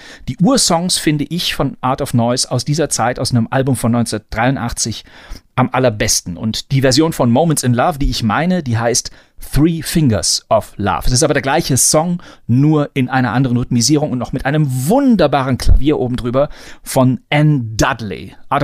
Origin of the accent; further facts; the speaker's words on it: Bonn, North Rhine-Westphalia, Germany; Ich war zwar nicht im Freibad, sondern irgendwie in meiner Heimatstadt Bonn und bin da mit irgendeinem rumpeligen Rad durch die Gegend gefahren